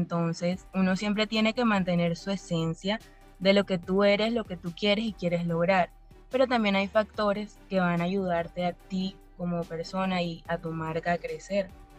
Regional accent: Barranquilla, Atlántico, Colombia; tengo 25 años, soy de Colombia, de la ciudad de Barranquilla.

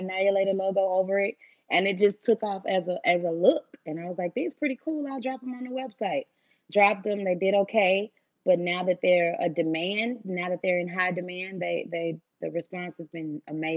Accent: Houston, Texas, United States; New York had my back first, which is crazy because I'm from Houston.

